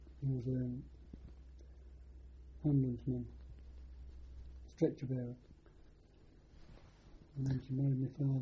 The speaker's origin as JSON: {"language": "English", "town": "Birmingham", "region": "West Midlands", "country": "United Kingdom", "tie": "born there", "said": "I was born in Birmingham in 1923"}